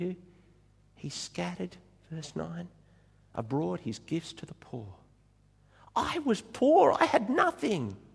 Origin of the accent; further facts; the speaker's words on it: Australia; born there; because I was born in Australia and not in the Sudan.